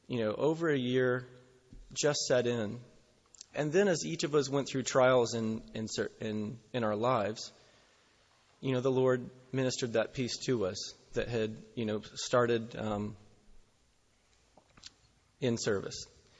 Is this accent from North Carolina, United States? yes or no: yes; North Carolina, United States; moved away as an adult; now in Cranbrook; I've been in Cranbrook for 8 years now, and if you don't know me, I grew up in North Carolina. And when I was 22, I got married and moved to Cranbrook Assembly